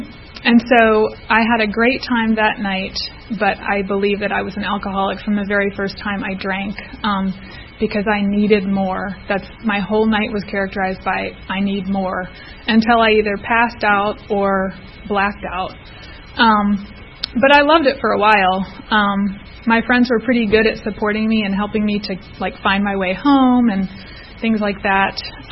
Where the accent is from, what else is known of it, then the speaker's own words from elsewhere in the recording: Baltimore, Maryland, United States; I grew up in Baltimore, Maryland. I had an older sister and my mom and my dad, and I had a pretty typical good childhood.